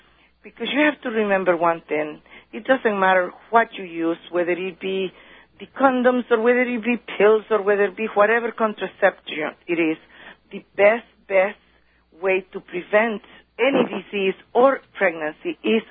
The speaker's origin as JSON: {"language": "English", "country": "Nicaragua", "tie": "born or raised there", "said": "she was brought up with the morals that I was brought up in Nicaragua"}